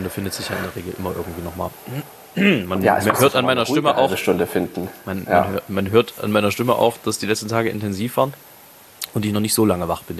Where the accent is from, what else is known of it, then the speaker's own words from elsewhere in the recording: Leipzig, Saxony, Germany; ich so als Leipziger